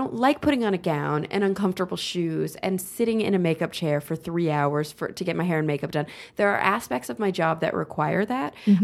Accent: Texas, United States; I was raised Mormon and he's from Texas and I'm from Texas.

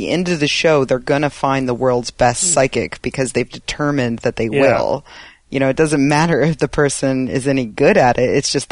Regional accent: New Jersey, United States; I grew up in South Jersey.

